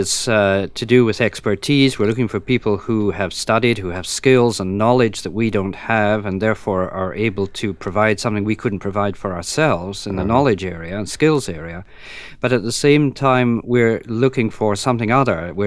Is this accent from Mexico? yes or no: no; United Kingdom; as you know, I'm from Britain, to think of the British experience